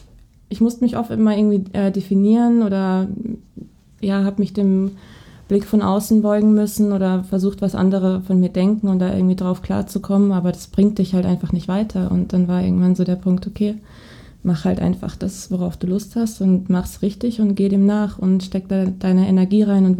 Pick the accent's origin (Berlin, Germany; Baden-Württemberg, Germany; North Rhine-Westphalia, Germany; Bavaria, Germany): Baden-Württemberg, Germany; Lörrach; born there; Ich bin in Lörrach geboren, und ich habe dann, meine Familie ist innerhalb Deutschlands auch relativ weit gestreut. Und ich habe dann zum Studium, bin ich nach Köln umgezogen